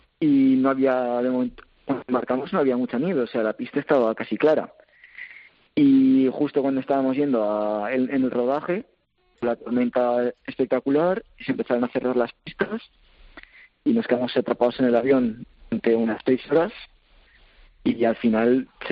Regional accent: Zaragoza, Aragon, Spain; Entonces yo me iba a volver a Zaragoza, porque soy de Zaragoza.

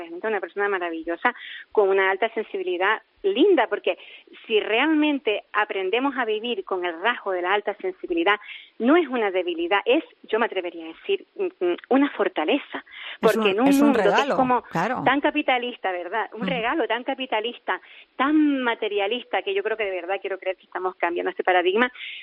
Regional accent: Canary Islands, Spain; soy canaria

